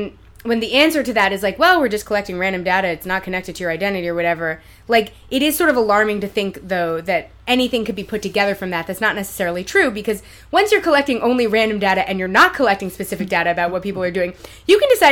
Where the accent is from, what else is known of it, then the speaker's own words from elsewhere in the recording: United States; As an American, when you go to Brazil, they make you take a photo and fingerprint just to sort of piss you off because we do that to them.